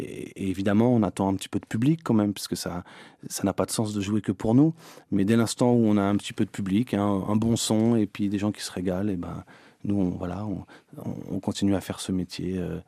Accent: Aubervilliers, Île-de-France, France; Un territoire que je connais bien, qui est le mien, là où j'ai grandi

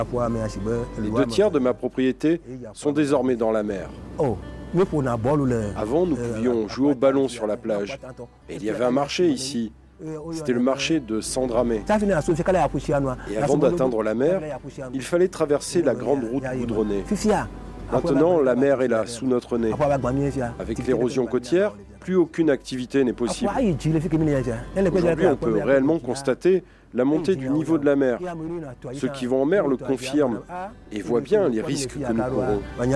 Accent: Kossi Agbavi, Maritime, Togo; je suis natif de Kossi Agbavi.

